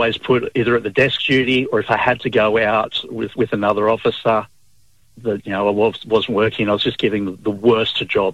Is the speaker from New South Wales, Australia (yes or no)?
yes; Nyngan, New South Wales, Australia; now in Bribie Island, Australia; I'm a proud Wiradjuri man. I'm from Ningen in New South Wales originally, and I currently live at Bribie Island in Queensland.